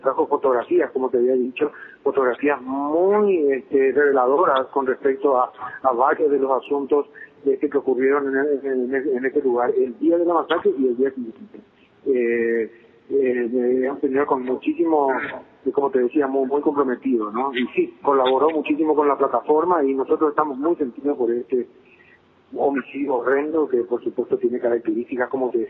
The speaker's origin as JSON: {"language": "Spanish", "region": "Asunción", "country": "Paraguay", "said": "soy de Asunción, de la capital, ¿verdad? Pero, y esto, bueno, como sabes, está a 300 kilómetros."}